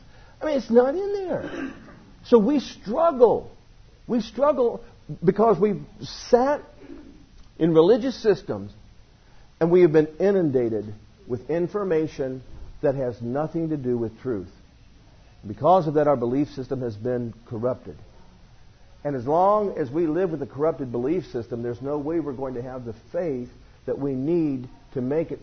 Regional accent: United States; now in Australia; I'm here in Australia. I'm from the United States.

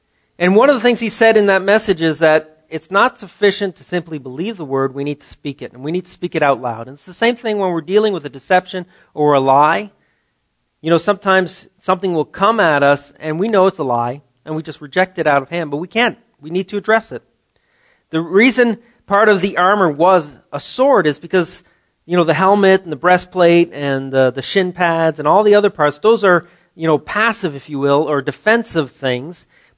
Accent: Canada; As a Canadian, we probably know more about American history than Americans know

